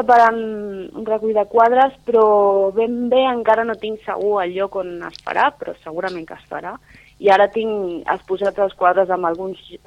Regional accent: Lleida, Catalonia, Spain; born there; now in Sitges, Spain; Jo vaig néixer a Lleida.

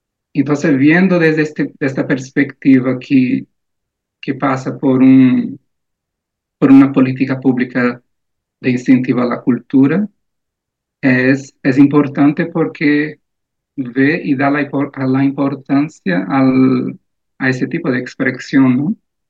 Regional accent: Brasília, Federal District, Brazil; Spanish is a second language; Y en Brasilia, de donde soy

